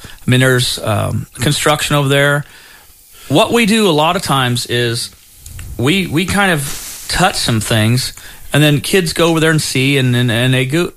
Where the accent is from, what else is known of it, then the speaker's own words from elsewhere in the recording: Waynesfield, Ohio, United States; My brother, I grew up in Waynesfield, Ohio, kind of on the other side of Walpock.